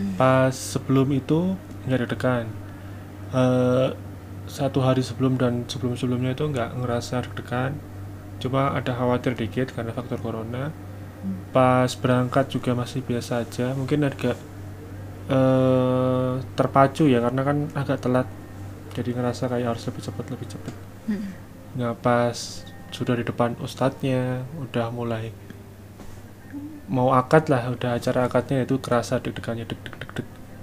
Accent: Surakarta, Central Java, Indonesia; now in Sidoarjo, Indonesia; saya sempat pindah KTP saya aslinya Solo, pindah ke Sidoarjo

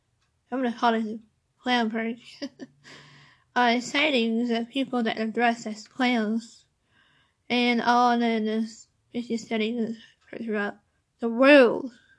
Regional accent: California, United States; California, my home state.

